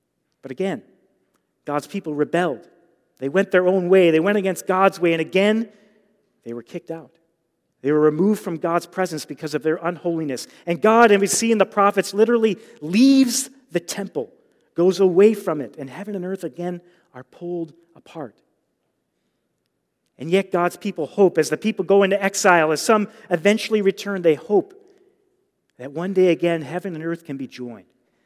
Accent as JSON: {"language": "English", "town": "Chicago", "region": "Illinois", "country": "United States", "tie": "born or raised there", "said": "You know me, I grew up in the Chicago area. I grew up a Chicago White Sox fan."}